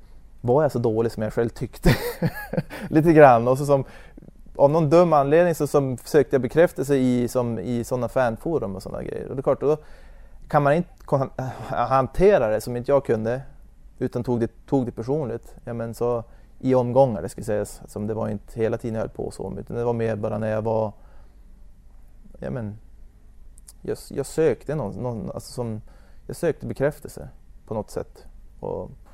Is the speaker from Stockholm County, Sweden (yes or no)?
no; Ljusvattnet, Västerbotten County, Sweden; Jag är från Ljusvattnet typ.